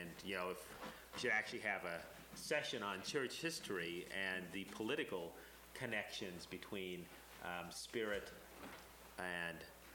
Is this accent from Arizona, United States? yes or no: yes; Arizona, United States; I was baptized when I was 7 years old. And as I've said earlier, I grew up on the Navajo Indian Reservation.